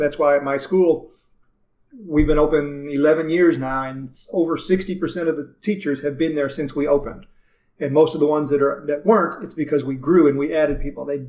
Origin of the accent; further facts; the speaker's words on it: Joliet, Illinois, United States; I grew up in Joliet, Illinois. Way to go, Joliet.